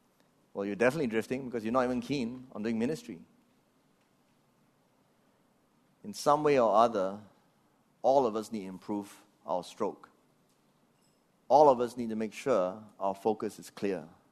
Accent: Australia; now in Singapore; I'm a migrant myself. I came from Australia here. I have permanent residency in Singapore and Australia.

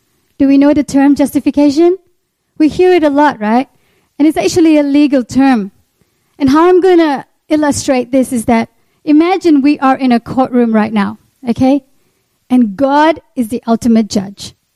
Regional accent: Sabah, Malaysia; I am from Sabah, Malaysia. Who's Sabahans here? Woohoo! Yes. I come from a Muslim family.

